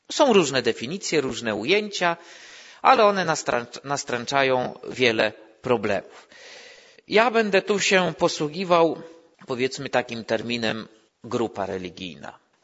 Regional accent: Węgrów, Masovian Voivodeship, Poland; Pochodzę z Węgrowa, nieduża miejscowość, kilkadziesiąt kilometrów na wschód od Warszawy. Studiowałem teologię w Siedlcach.

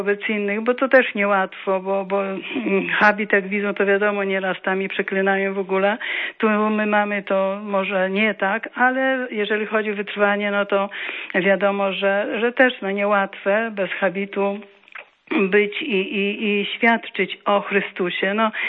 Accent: Podlaskie Voivodeship, Poland; ja w ogóle jestem z Podlasia

